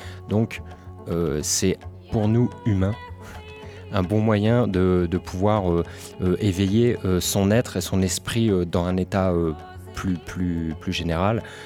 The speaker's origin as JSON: {"language": "French", "town": "Romorantin", "region": "Centre-Val de Loire", "country": "France", "said": "Moi, je viens de Romo et j'ai connu son oncle gamin."}